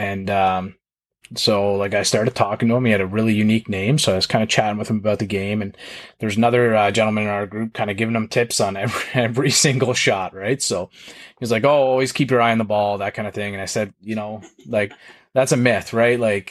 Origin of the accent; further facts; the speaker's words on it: Canada; I'm probably gonna have Mike Weir in there because I'm a Canadian lefty.